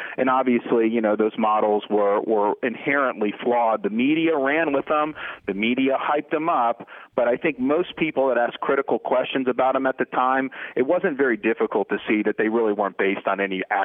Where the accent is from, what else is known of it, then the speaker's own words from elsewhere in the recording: Dunedin, Florida, United States; I grew up in Dunedin, Florida. Our high school facilities were the Toronto Blue Jays spring training facilities.